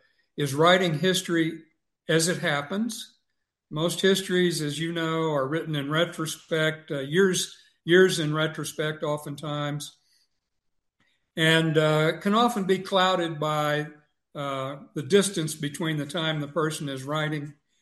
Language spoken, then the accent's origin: English; Texas, United States; I grew up in South Texas, and the Bracero program ended in 1962.